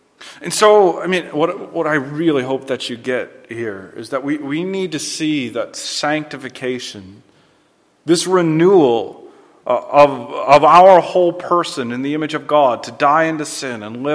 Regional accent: Alabama, United States; so I'm still from Alabama, right?

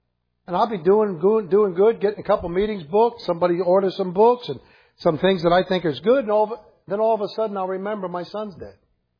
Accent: Ireland; I mean, I'm an Irishman.

